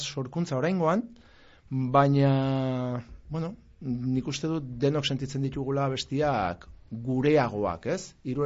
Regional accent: Basque Country, Spain; Gipuzkoan gehien bat, Gipuzkoa gara.

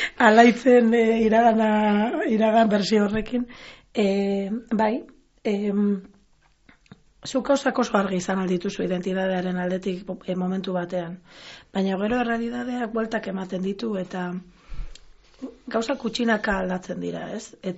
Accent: Barakaldo, Basque Country, Spain; Horrelakoa da Bilboko parte grisau, eta horrelakoa da Barakaldo ere, nire herria. Auzo itxusi hauen ondorio dira nire izaera, nire hitz egiteko modua

